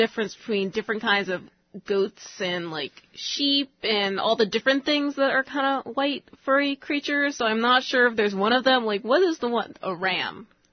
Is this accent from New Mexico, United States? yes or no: no; New York City, New York, United States; I'm coming from New York City. I wasn't familiar with a lot of people who would grow their own produce